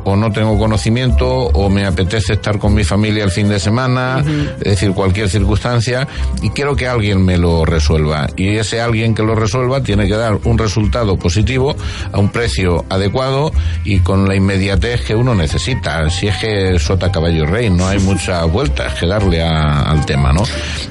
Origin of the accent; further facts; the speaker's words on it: Ciudad Real, Castilla-La Mancha, Spain; Yo soy de Ciudad Real y como los manchegos es lo que tenemos, que somos muy cercanos